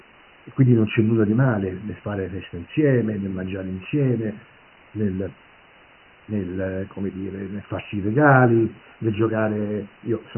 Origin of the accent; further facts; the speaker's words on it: Naples, Campania, Italy; io sono napoletano